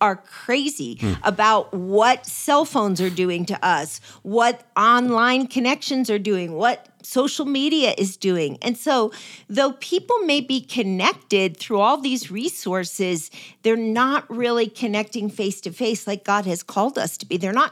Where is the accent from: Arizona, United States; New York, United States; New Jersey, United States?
New Jersey, United States; I grew up in New Jersey.